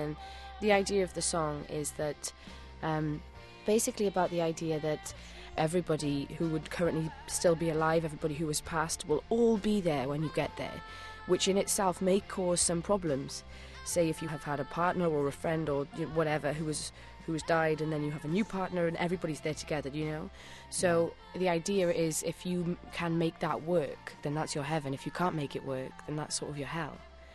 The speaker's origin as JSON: {"language": "English", "region": "Wales", "country": "United Kingdom", "accent": "Welsh", "said": "so I started talking with a plum in my mouth. As soon as I left school, etc., then started getting my Welsh accent back."}